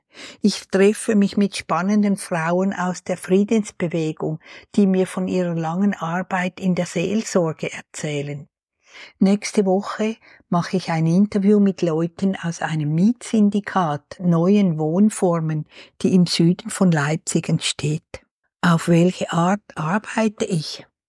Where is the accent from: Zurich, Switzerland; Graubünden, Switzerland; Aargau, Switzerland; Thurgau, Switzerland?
Zurich, Switzerland; Winterthur; Ich komme aus Winterthur in der Schweiz